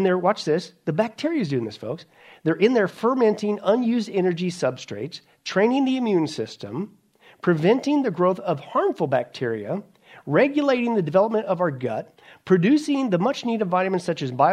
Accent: Kansas, United States; also born or lived in Nebraska; Yeah, again, I grew up in Kansas and Nebraska, folks.

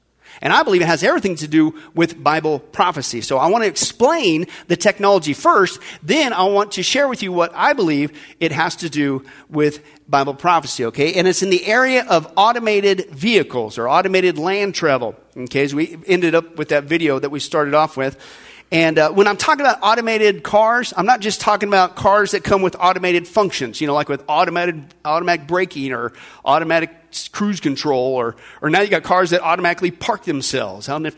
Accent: Kansas, United States; at least when I grew up in Kansas

